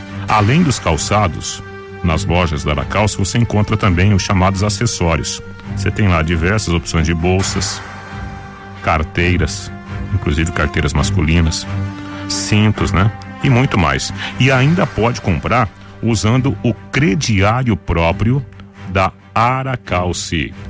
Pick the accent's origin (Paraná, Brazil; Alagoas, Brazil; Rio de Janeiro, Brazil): Paraná, Brazil; Água do Pari; born there; Que dá acesso à Água Branca, dá acesso à Água do Pari, onde eu nasci, e dá acesso também à seção Café Forte, já no município de Açaí, também aqui às margens do Tibagi.